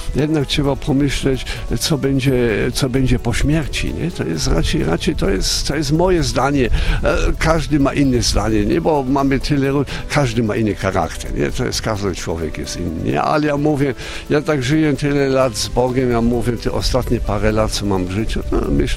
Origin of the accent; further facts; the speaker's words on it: Bavaria, Germany; No ja jestem z Bawarii, to ludzie w góry wyjeżdżają czy tego.